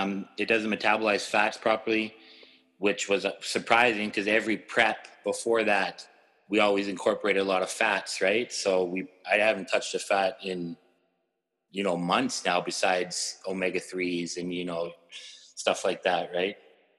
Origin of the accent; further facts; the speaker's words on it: Edmonton, Alberta, Canada; I'm from Edmonton, Alberta, Canada. I started weight training at 18 years old. And I still live in Edmonton now.